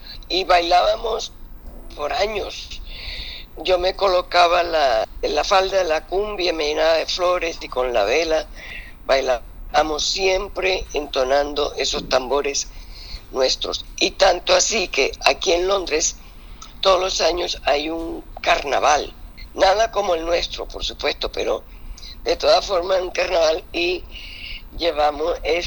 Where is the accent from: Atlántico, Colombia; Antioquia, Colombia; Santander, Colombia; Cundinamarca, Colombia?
Atlántico, Colombia; Barranquilla; otra vez a obtener mis raíces barranquilleras. Pasé unos años allá, deliciosos, encantada de regresar a mi tierra.